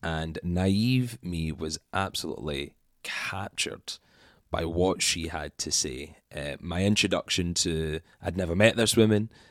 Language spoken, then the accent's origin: English; Scotland, United Kingdom; So hello everyone. … I am from Scotland